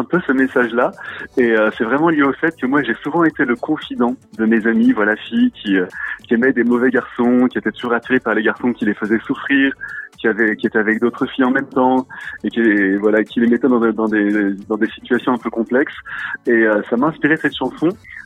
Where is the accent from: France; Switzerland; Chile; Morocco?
France; Le Havre, Normandy; also born or lived in Seine-et-Marne; now in Paris, France; j'ai grandi, moi, je suis né en Seine-et-Marne, mais j'ai grandi dans la région havraise du Havre, en Normandie. Voilà, aujourd'hui, j'habite Paris